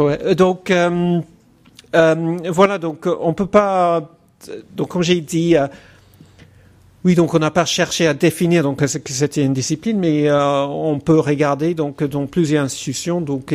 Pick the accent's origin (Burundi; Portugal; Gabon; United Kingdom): United Kingdom; England; French is a second language; also born or lived in United States; now in France; Pour moi, je viens d'Angleterre et des États-Unis. Moi, j'ai pas connu l'épistémologie à la française avant d'arriver en France.